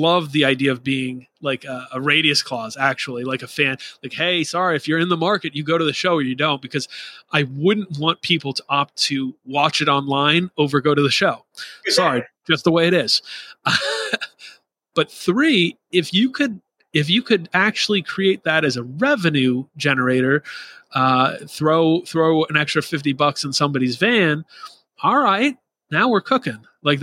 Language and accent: English; Rhode Island, United States; I grew up in Rhode Island going to Boston / Worcester and Providence area shows in the very early 2000s.